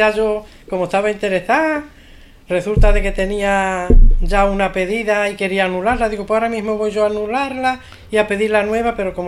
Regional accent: Gerena, Andalusia, Spain; Mi pueblo es Gerena, de la provincia de Sevilla

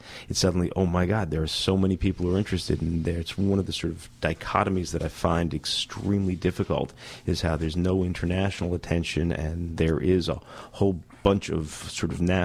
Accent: United States; I can talk about it too because I'm American.

